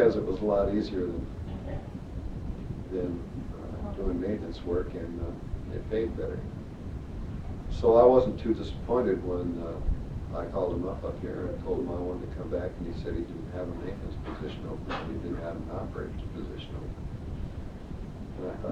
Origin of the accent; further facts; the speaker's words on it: Kodiak, Alaska, United States; Well, it's a little island out in the middle of the ocean, probably never heard of it. I came from Kodiak.